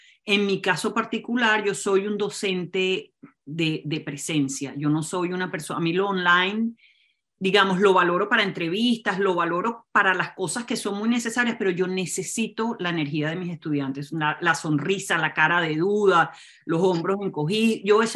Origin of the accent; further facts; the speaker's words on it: Venezuela; Yo nací, crecí en Venezuela con padres alemanes, pero pues allí nací, ahí crecí. Y es un país con una inmensa inequidad social, realmente una cosa terrible